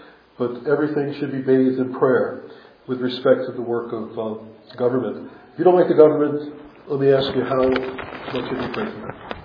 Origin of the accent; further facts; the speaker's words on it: New Jersey, United States; I was taught in my church, I grew up in New Jersey, that privileges that are taken for granted become privileges abused.